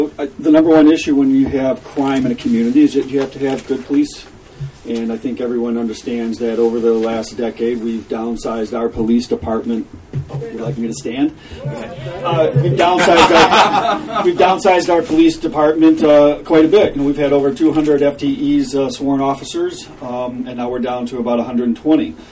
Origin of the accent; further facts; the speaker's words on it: Ann Arbor, Michigan, United States; as a teenage rebel growing up in Ann Arbor, I have great admiration for the police force as an adult